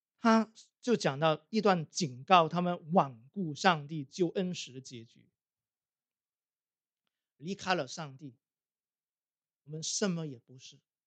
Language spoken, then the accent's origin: Chinese; Guangdong, China; 我们广东人说买猪仔，卖猪仔